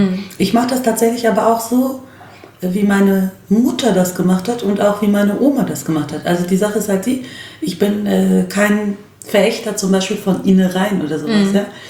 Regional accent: Berlin, Germany; da bin ich halt Berlinerin

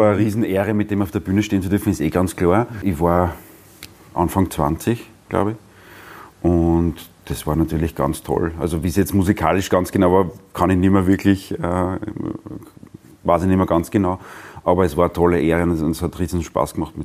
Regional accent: Prottes, Lower Austria, Austria; also born or lived in Vienna; Geboren bin ich in Wien und aufgewachsen in Brottes im Weinviertel.

